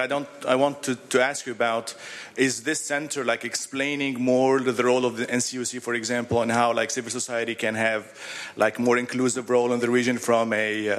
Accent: Tunisia; I'm from Tunisia. I come from the Middle East, which is a vibrant region in terms of civil society activities.

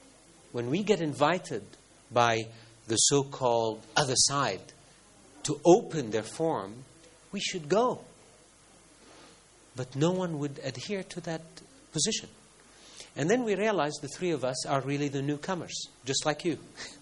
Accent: Egypt; I come from Egypt, so I know what a desert is.

